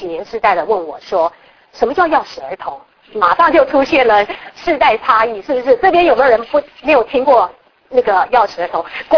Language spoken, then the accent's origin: Chinese; Taiwan; 就说如果以我曾在台湾出生长大，就说到了我们长大之后，甚至孩子都出来了